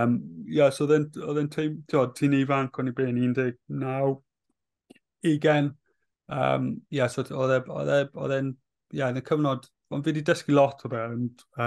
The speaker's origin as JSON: {"language": "Welsh", "town": "Cardiff", "region": "Wales", "country": "United Kingdom", "said": "cael operation o e'n nôl adre yng Nghaerdydd"}